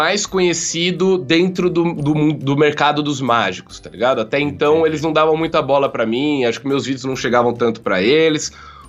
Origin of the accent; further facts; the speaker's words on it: Portugal; eu sou de Portugal e o cara é fã de um mágico brasileiro